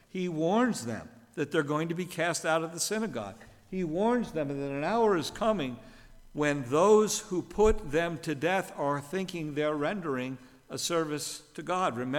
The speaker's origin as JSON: {"language": "English", "region": "New Jersey", "country": "United States", "said": "Now, I have a confession to make before I answer to the question. I'm from New Jersey."}